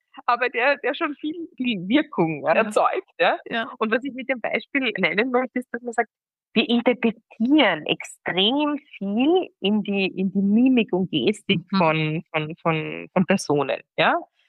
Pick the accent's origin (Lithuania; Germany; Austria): Austria; born there; also born or lived in Greece; ich bin international aufgewachsen. Ich bin im Endeffekt geboren in Österreich, dann 7 Jahre in Griechenland gelebt. Mein Vater ist Österreicher, meine Mama aus Pakistan.